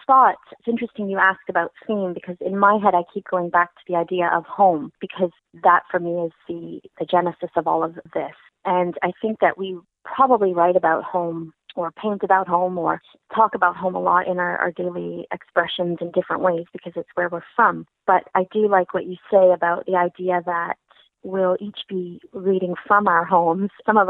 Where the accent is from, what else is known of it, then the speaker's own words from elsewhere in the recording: Toronto, Ontario, Canada; I'd love to have more poets from my hometown of Toronto come forward and do more.